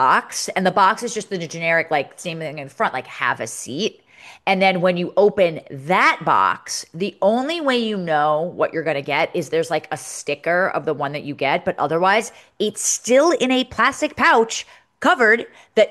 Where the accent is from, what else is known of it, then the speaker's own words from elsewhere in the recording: East Coast, United States; Like I often forget, like, oh, I grew up on the East Coast.